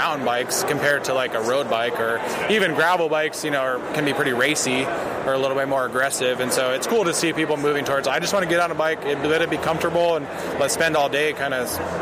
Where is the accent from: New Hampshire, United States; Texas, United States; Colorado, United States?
Colorado, United States; Leadville; Yeah, I grew up in Leadville, way up in the mountains. So yeah, Colorado